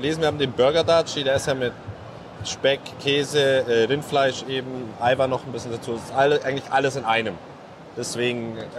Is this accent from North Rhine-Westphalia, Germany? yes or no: no; Bavaria, Germany; also wir kommen ja gebürtig aus dem Allgäu.